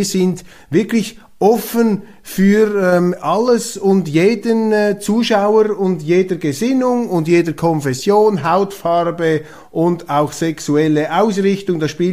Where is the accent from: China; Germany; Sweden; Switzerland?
Switzerland; Da halte ich mich fern davon. Als Schweizer sehen Sie es mir nach.